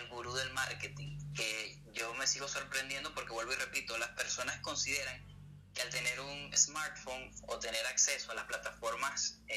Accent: Venezuela; cabe destacar que somos venezolanos, viajé por toda Venezuela

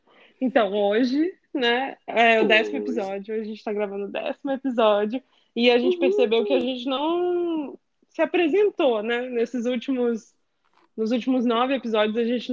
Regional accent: Vitória, Espírito Santo, Brazil; moved away as an adult; now in United States; eu tenho 31 anos, eu tô morando na Flórida, eu mudei pra cá há 3 meses, mas eu sou de Vitória, né, também.

